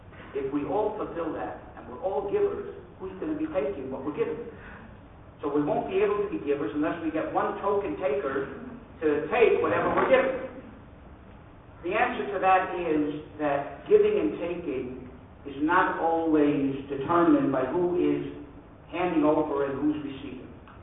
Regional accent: Miami, Florida, United States; I grew up in Miami, and he used to spend his winters in Miami.

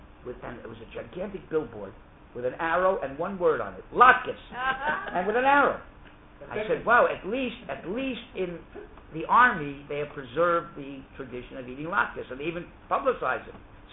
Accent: Miami, Florida, United States; I remember when I was about 17 years old, I grew up in Miami.

